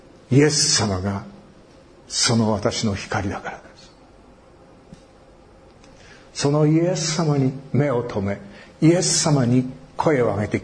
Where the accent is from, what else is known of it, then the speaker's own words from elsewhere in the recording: Iwaki, Fukushima, Japan; 私は福島県いわき市から来ました、放射能のおかげで私は輝いております